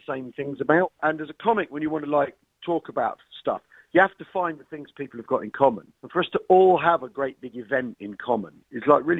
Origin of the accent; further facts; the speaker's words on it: England, United Kingdom; when I go to Ireland, I do get that thing that I'm the Englishman